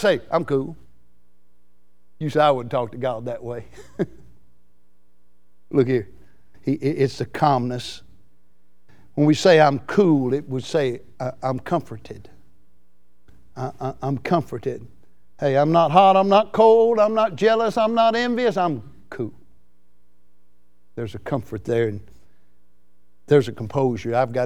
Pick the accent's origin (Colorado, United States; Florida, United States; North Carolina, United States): Florida, United States; Century; I grew up over in Century area and where we lived on a little red clay road, oh really over around the Bluff Springs area.